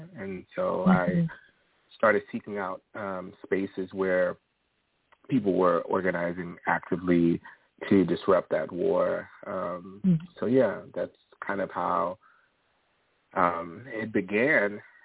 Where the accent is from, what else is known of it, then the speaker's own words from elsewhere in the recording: Philadelphia, Pennsylvania, United States; I'm from West Philly, grew up in West Philadelphia, born in Philly, and I am a writer.